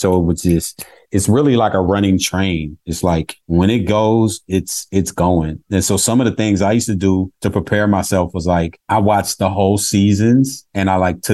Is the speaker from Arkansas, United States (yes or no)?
no; California, United States; I'm not from New York, I'm from the Bay Area.